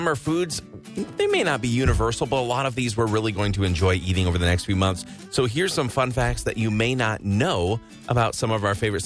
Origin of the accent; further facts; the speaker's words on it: Rice Lake, Wisconsin, United States; I think the first one is in my hometown of Rice Lake, Ladysmith area